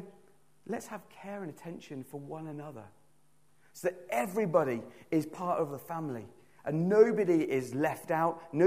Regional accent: South West England, United Kingdom; growing up in Cornwall, where I was born to two parents who divorced when I was two, grew up with a single mother and a little sister.

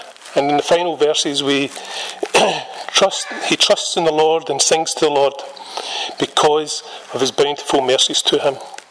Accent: Scotland, United Kingdom; I'm from Ayrshire and I'm a first year student.

